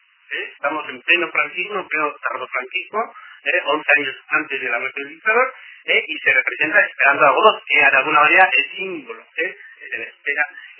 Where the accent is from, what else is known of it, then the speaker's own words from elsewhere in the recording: Basque Country, Spain; Y eso que se daba en mi pueblo se daba en casi todos los pueblos de Guipúzcoa.